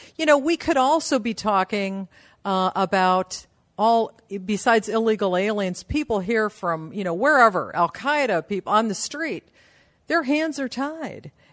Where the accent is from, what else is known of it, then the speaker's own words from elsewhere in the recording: Chicago, Illinois, United States; born and raised in Chicago, Illinois, and I was the director of the Illinois Minuteman Project.